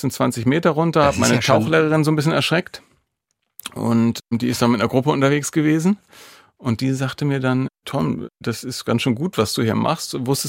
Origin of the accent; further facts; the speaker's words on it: Hamburg, Germany; Ich komme ja aus Hamburg, wie gesagt